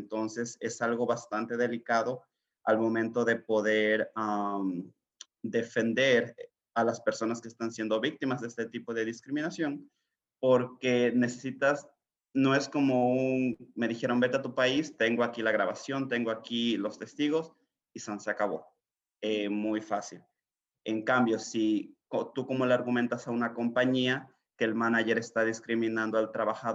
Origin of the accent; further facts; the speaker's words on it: Mexico; also born or lived in Northfield; now in Minneapolis, United States; Yo viví en Northfield en 2018, yo me mudé de México en 2018 y llegué a vivir a Northfield, pero bueno, la ciudad me llamó y ahora vivo en Minneapolis desde hace aproximadamente año y medio.